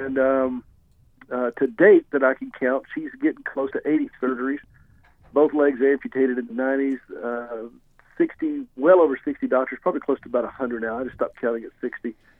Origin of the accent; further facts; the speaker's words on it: the South, United States; This is how I sound. Mm-hmm. I mean, I am from the South.